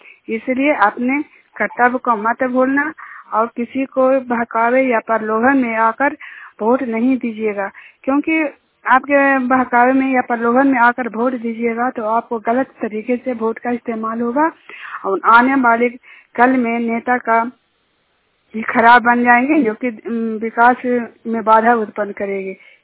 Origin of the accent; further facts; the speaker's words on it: Juniyal, Bihar, India; जुनियाल गांव के रहने वाली हूँ।